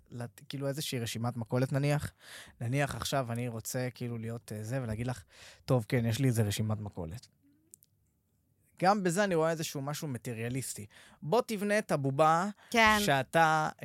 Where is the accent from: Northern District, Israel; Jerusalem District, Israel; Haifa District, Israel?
Haifa District, Israel; Hadera; גדלתי בחדרה, לא, לא, לא, לא באיזשהו עושר, כאילו במינימום כזה האפשרי